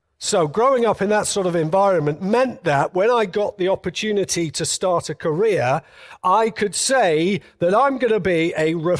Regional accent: West Midlands, United Kingdom; You can find it just off the M6 near Stoke-on-Trent in England.

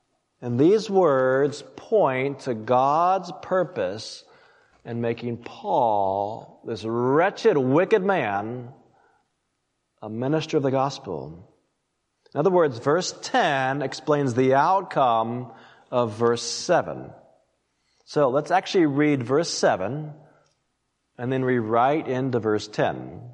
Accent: Colorado, United States; I grew up in Colorado, as you know, and I grew up climbing out in the Rockies.

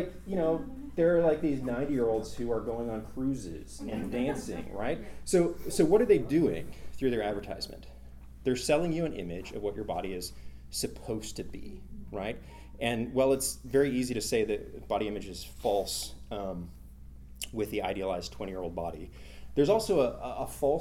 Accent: Canada; being a Canadian, I just think they're funny and hilarious

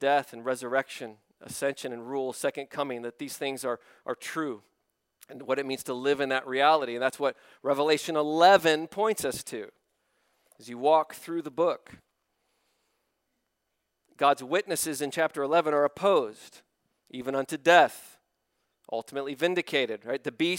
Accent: West Virginia, United States; I grew up here in West Virginia with a grandfather who was a part of the KKK, along with his father.

